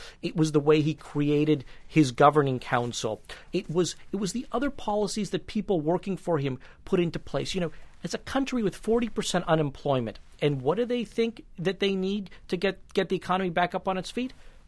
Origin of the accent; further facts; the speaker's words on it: United States; I told everybody I was an American.